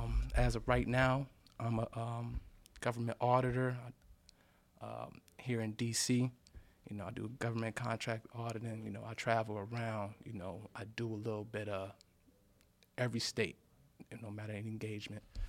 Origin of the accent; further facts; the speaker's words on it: Rochester, New York, United States; You know, I graduated from Norfolk State University. I'm from Rochester, New York. You know, majored in accounting.